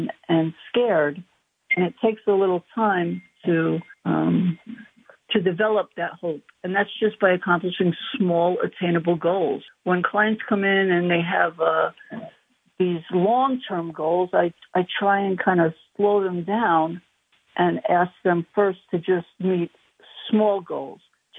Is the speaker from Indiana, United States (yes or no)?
no; Brooklyn, New York, United States; I'm originally from Brooklyn, and that's how I ended up relocating upstate New York.